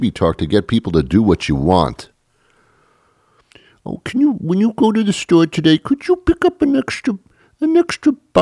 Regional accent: New York City, New York, United States; now in Boston, United States; I'm in the Boston area. That's where I live. And I'm from New York City.

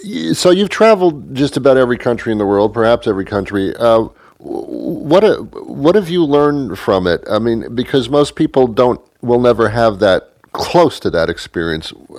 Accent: New Jersey, United States; also born or lived in New York; Actually, I was born in New York, and then I lived in New Jersey. I was brought up in New Jersey from the age, I think they moved me, my parents moved me to New Jersey.

